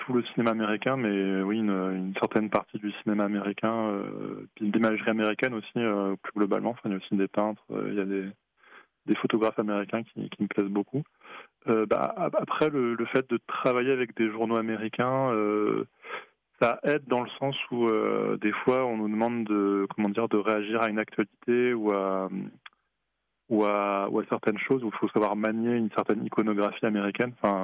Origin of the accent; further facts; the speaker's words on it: France; je pense, en tant que français